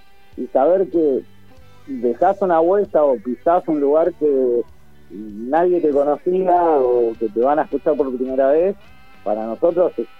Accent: Burzaco, Buenos Aires Province, Argentina; nosotros somos todos de Bursaco. Sí. La mayoría nacidos acá en Bursaco, y Bursaco es como nuestro estandarte, nuestra bandera, ¿no?

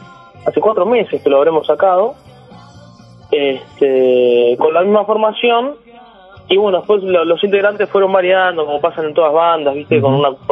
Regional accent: Buenos Aires, Argentina; Nosotros somos de Capital, acá sí. De Buenos Aires.

